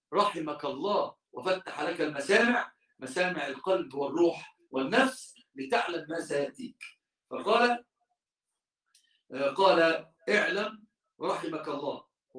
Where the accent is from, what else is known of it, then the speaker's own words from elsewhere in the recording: Egypt; عندنا في مصر عشان تعرفوا احنا المصريين هم لا نجهل شيئا